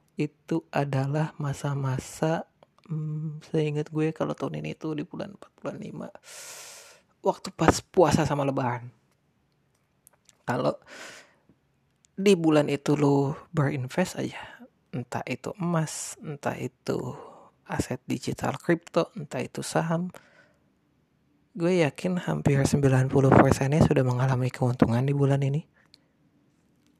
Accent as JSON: {"language": "Indonesian", "town": "Bandung", "region": "West Java", "country": "Indonesia", "tie": "born or raised there", "lives_now": "Bekasi, Indonesia", "said": "Tapi gue gede di Bandung."}